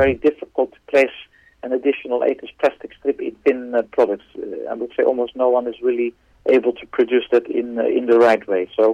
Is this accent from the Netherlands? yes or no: yes; Netherlands; I'm in the Netherlands, which is my home country.